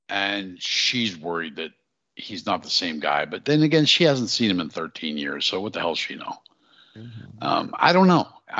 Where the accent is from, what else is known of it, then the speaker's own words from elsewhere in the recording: United States; It's our God-given right by being born American.